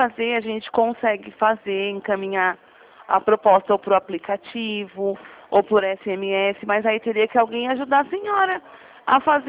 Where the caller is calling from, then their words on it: São Paulo, Brazil; eu falo do estado de São Paulo.